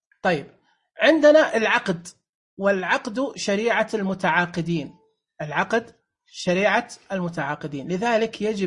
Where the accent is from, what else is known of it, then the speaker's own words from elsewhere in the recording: Saudi Arabia; حتى في الدول عندنا في السعودية في شيء اسمه نظام الحكم